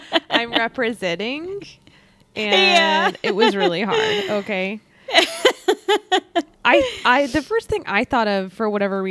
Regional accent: Texas, United States; now in Philadelphia, United States; I always say I live in Philadelphia, but I just moved here because I'm from Texas.

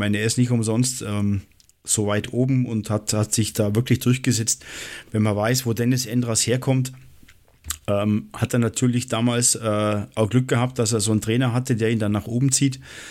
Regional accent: Bavaria, Germany; ich bin auch Allgäuer.

